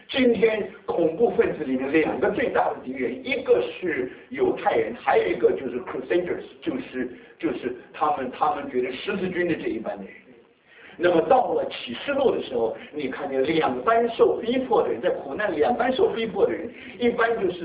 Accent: China; 我们中国人有一句成语叫做山雨欲来风满楼

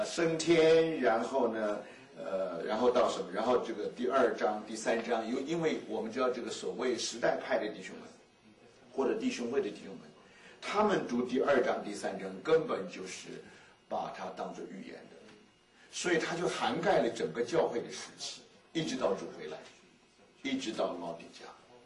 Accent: China; 我觉得我们中国人没有太多的条件，能够欣赏这个历史派

